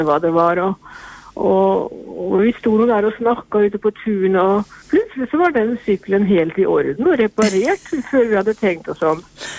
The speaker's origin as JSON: {"language": "Norwegian", "town": "Tune", "region": "Østfold", "country": "Norway", "said": "Fordi selv om jeg kom fra Tune og der Hauge, nærheten av Hauge sin gård"}